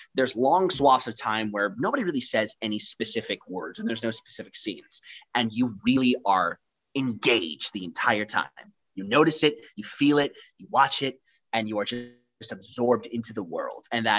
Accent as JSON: {"language": "English", "town": "Tysons", "region": "Virginia", "country": "United States", "tie": "born or raised there", "said": "it's nice that this is going to my hometown. I feel so blessed and so honored to be able to do this in the very new theater at Tyson's."}